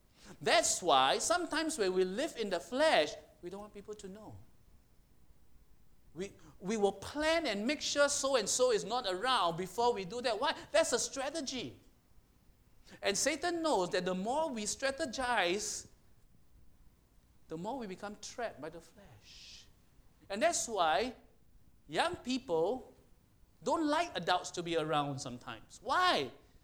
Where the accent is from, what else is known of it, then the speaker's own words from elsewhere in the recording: Singapore; I'm a Singaporean pilgrim in the Philippines.